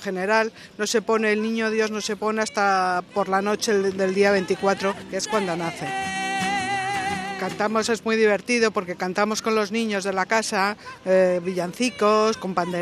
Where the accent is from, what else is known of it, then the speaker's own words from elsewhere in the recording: Madrid, Community of Madrid, Spain; Vengo de Madrid.